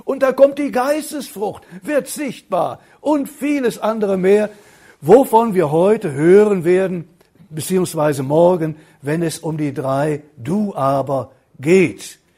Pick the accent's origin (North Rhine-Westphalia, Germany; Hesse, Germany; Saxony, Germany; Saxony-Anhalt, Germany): North Rhine-Westphalia, Germany; Cologne; Ich bin in Köln geboren, eine Kölsche Jung, wie man so sagt, aber keineswegs stolz darauf.